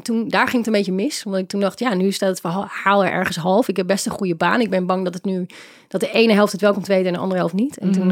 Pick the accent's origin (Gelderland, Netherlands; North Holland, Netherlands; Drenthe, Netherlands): Gelderland, Netherlands; was ik een bekende Gelderlander. Ik kom ergens uit Gelderland vandaan.